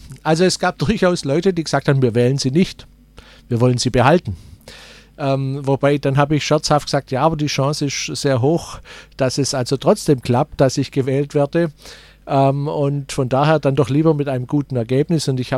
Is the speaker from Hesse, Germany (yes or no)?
no; Grafenberg, Baden-Württemberg, Germany; dass ich in meinem Heimatort Grafenberg für den Gemeinderat kandidiert habe